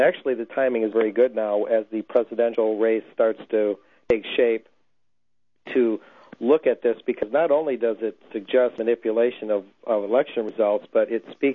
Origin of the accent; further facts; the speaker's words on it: Michigan, United States; Right now I'm in Texas. I travel a lot. I'm from Michigan originally.